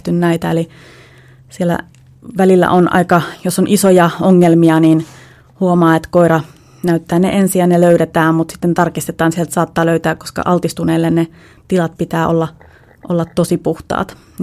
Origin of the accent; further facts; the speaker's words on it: Central Finland, Finland; Talvisin ollaan paljon tuolla Keski-Suomesta, mistä mä oon kotoisin